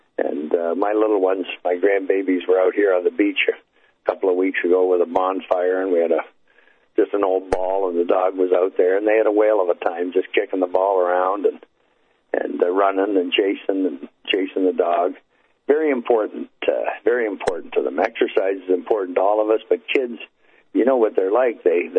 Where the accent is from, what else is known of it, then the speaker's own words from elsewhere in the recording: Hamilton, Ontario, Canada; the Hardball Baseball League in my hometown in Hamilton there